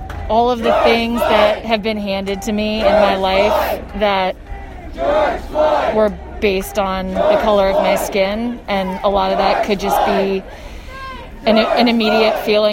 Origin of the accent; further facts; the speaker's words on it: Vermont, United States; now in Catskill, United States; Originally from Vermont. Living in Catskill, New York for 4 years now.